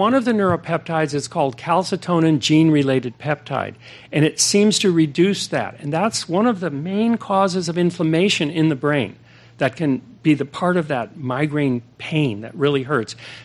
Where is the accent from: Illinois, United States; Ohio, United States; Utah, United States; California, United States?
California, United States; San Francisco; I was raised in San Francisco, so I know if you live here, your sun exposure is minimal. Fog exposure is maximal.